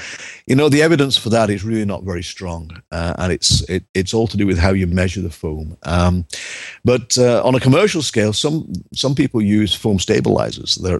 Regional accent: Northern England, United Kingdom; as an Englishman, you know, I know that if I go into a pub in England, in London, chances are there's not going to be any bubbles, you know. But if I go to a pub in my native northern England, woe betide if there's no foam on it

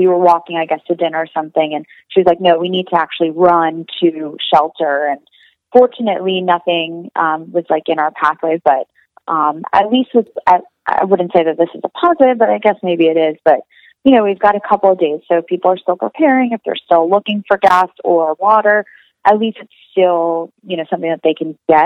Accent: Florida, United States; Yeah, it's so funny because I grew up in South Florida, and my whole life they talk about hurricane preparation

